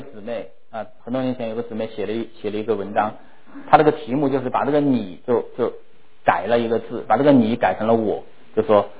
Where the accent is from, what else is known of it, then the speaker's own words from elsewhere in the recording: China; 所以你看我们中国人去骂一个人，去批评一个人，我们最重的话就是说你这个人禽兽不如。